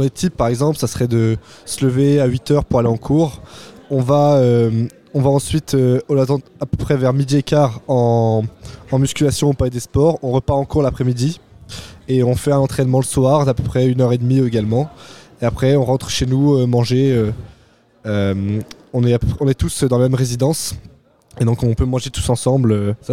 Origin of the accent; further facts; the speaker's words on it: Rouen, Normandy, France; Alors bonjour … donc je viens de Rouen, pas du tout de Toulouse.